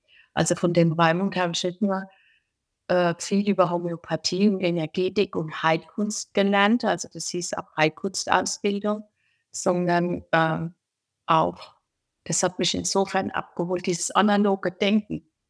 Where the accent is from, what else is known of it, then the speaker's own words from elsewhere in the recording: Hesse, Germany; born there; bei euch in Heppenheim, also ich bin in Hessen geboren, Heppenheim ist die Kreisstadt, von meinem Wohnort, meinem Geburtsort